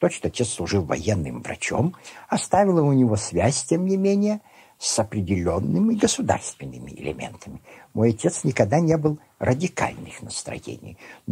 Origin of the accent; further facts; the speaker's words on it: Staritsa, Tver Oblast, Russia; Я родился в 1902 году в городе Старице, на северо-запад от Москвы. Мой отец, он не позволил бы себя называть сегодня украинцем. Он сказал бы, что он малорос. Мать моя великоросска. И в Старице была моя родня.